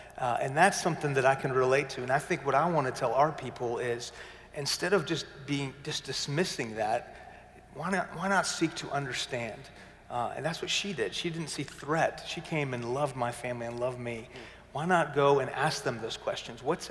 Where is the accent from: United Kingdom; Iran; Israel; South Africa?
Iran; now in United States; people started throwing rocks through our window because we're from Iran